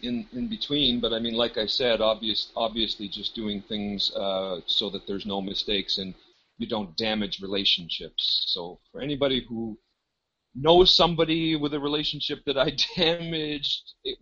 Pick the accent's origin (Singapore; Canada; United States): Canada; I'm Canadian